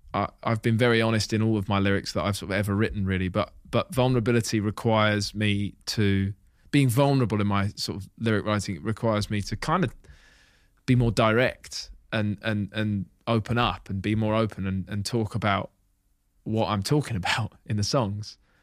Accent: Hitchin, East of England, United Kingdom; And I went into my first year living away from Hitchin, my hometown, first time ever that I was like on my own

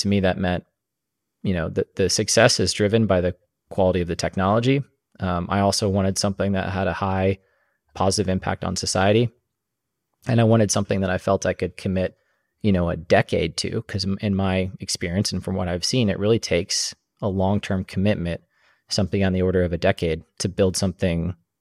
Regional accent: Kansas, United States; I grew up in Kansas in the Midwest, and, you know, getting a college education was a high priority thing.

